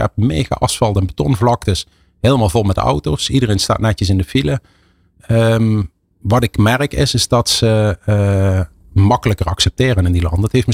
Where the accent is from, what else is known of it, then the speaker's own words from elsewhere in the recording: Limburg, Netherlands; En ik kom uit Limburg, dus ik mag dat zeggen.